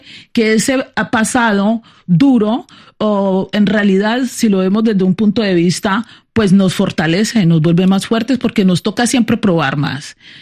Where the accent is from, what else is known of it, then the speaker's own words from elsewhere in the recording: Colombia; el negro sufre o vive experiencias duras en Colombia, pero cuando salimos de Colombia y viajamos también sigue la piel nos sigue